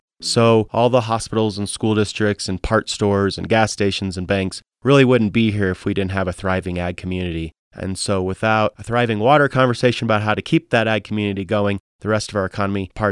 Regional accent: Missouri, United States; moved away; I'm from the Midwest, from the Missouri ITs, Missouri, and came out west to go to Colorado State University and met my wife, who's a native of the Valley, and came down to the Valley.

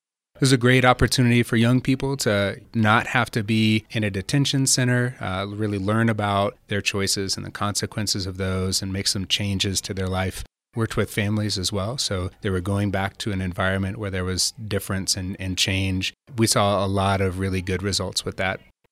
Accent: Indianapolis, Indiana, United States; No, I'm from Indianapolis, Indiana. I moved out to the San Luis Valley 19 years ago by a series of fluke events and have been here ever since.

